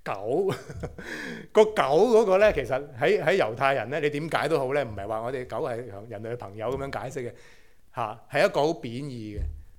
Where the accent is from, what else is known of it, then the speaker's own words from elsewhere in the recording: China; 我哋中國人都唔會咁樣亂咁講嘢嘅。